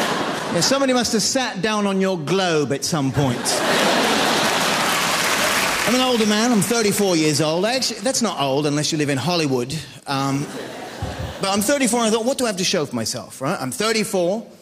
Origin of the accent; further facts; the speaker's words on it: Australia; No, I'm actually from Australia.